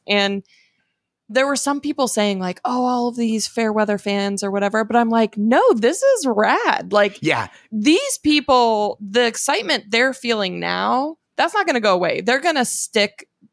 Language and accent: English; Arizona, United States; It was like, I'm from Arizona, mm-hmm. and my sister's a season ticket holder.